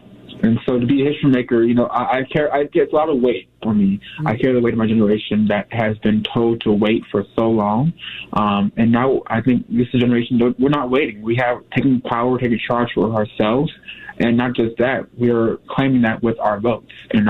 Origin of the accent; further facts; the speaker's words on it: St. Louis, Missouri, United States; I'm originally from St. Louis and was born actually right down the street from Ferguson.